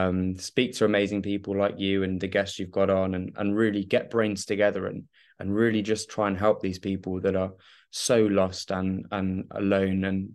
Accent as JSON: {"language": "English", "region": "South East England", "country": "United Kingdom", "tie": "born or raised there", "said": "I grew up in Kent with two other brothers and in the middle of nowhere."}